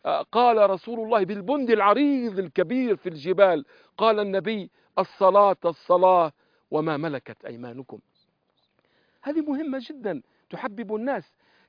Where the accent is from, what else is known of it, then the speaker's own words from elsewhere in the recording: Algeria; أذكر مرة في برنامج عندنا في الجزائر مع صغار الحفظة